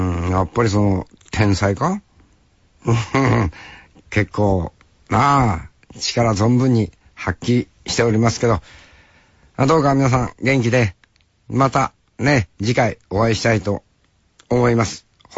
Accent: Sapporo, Hokkaido, Japan; 24、25が地元札幌で

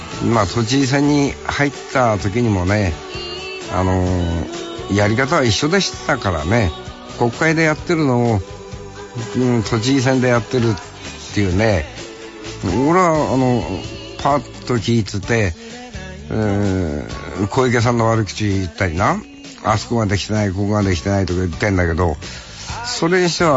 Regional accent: Hokkaido, Japan; なんといっても私は北海道民なんでね

